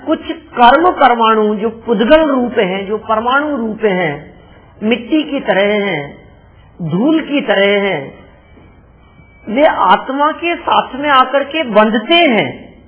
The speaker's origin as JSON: {"language": "Hindi", "region": "Rajasthan", "country": "India", "said": "मैं राजस्थानी हूँ तो इसमें मेरा क्या कसूर है, गुजरात में जन्म होता तो गुजराती हो जाता।"}